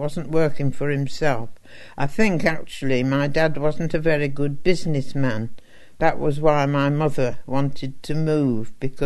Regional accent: Birmingham, West Midlands, United Kingdom; born there; I was born in Northfield, Birmingham.

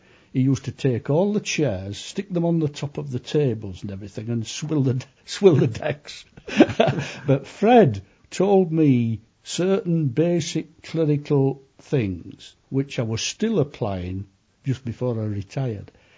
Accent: Wakefield, Yorkshire and the Humber, United Kingdom; I was born in Wakefield in 1936.

